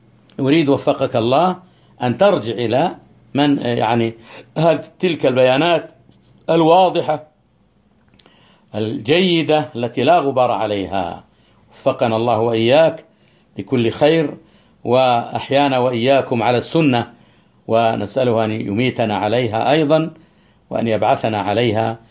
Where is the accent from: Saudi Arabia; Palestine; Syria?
Saudi Arabia; نحن ما سلمنا من شرهم في داخل بلادنا المملكة العربية السعودية